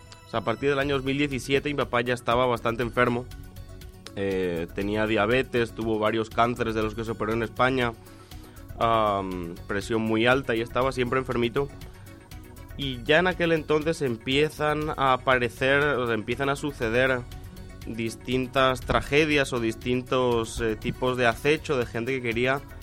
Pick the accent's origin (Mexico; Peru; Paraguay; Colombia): Paraguay; moved away as an adult; Nosotros, o sea, todos los hijos que nacimos acá en Paraguay, al terminar el colegio fuimos a estudiar fuera.